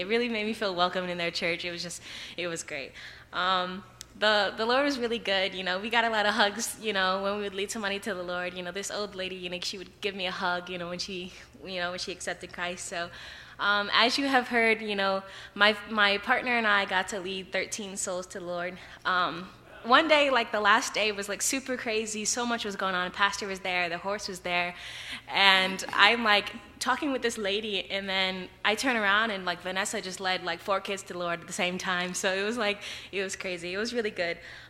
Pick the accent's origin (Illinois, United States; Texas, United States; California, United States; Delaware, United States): Illinois, United States; Chicago; I'm originally from Chicago, so I like to claim that.